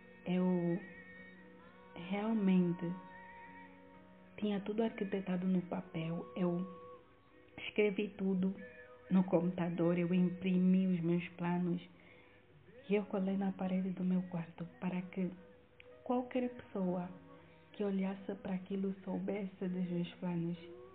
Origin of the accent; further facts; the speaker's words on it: Angola; que eu queria me formar no exterior do país, porque eu sou angolana.